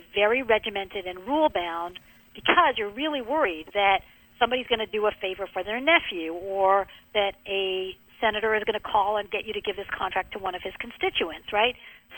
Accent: Canada; now in United States; In fact, I'm Canadian. I didn't even become a U.S. Oh, now I'm American, but I was Canadian, and I didn't become a U.S. citizen until 2001.

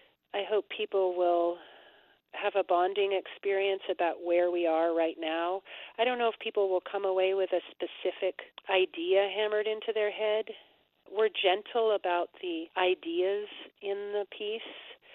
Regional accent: California, United States; So I got a little bit more exposure to that music than I think somebody would have growing up in Brooklyn or Berkeley or Denver or wherever, you know.

